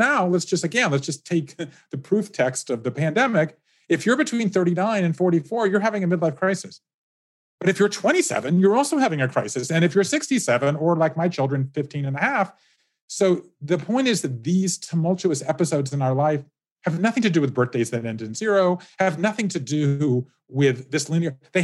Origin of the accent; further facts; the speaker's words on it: the South, United States; B2 is I grew up Jewish in the South. Okay. So, you know, I love the South.